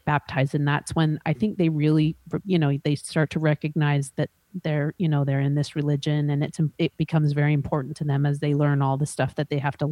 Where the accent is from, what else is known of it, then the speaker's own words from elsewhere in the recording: Salt Lake City, Utah, United States; So I grew up in Salt Lake City. When I went to elementary school in Salt Lake City, and then we started moving. But it's a primarily Mormon community, and I'm not Mormon.